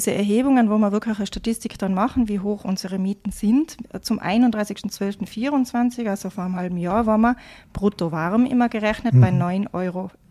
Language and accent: German; Tyrol, Austria; Ja, da kommt sehr viel zusammen bei uns in Tirol.